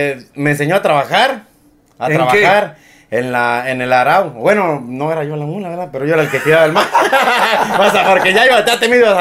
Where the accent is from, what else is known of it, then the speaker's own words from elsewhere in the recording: San José el Nuevo, Guanajuato, Mexico; Así es, San José el Nuevo, Guanajuato, mi tierra natal, Carlitos. Orgullosamente de San José el Nuevo, Guanajuato.